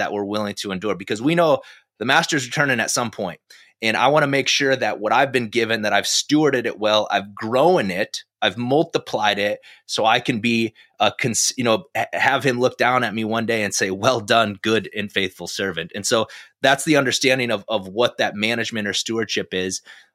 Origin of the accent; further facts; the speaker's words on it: South Dakota, United States; I mean, I grew up in South Dakota and it was a town of like 900 people. So church is like right across the street from the bar.